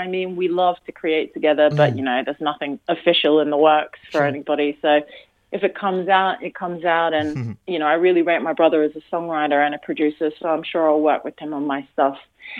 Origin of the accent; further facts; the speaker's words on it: New South Wales, Australia; moved away as an adult; now in United Kingdom; I grew up in Western Sydney and I now live in the UK, have been for 8 years.